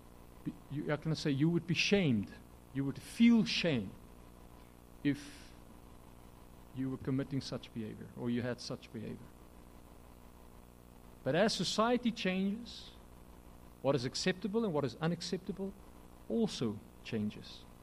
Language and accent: English; South Africa; I remember that I grew up in the Afrikaner community. No? Afrikaner community, very religious.